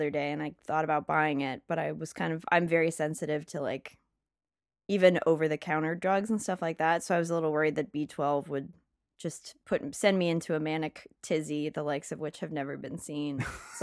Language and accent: English; Philadelphia, Pennsylvania, United States; Philadelphia, Pennsylvania.